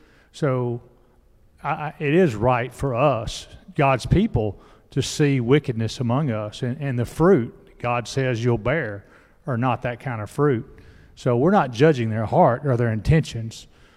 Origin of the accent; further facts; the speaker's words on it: Texas, United States; if that's a word, I'm from Texas, I'll make a new word.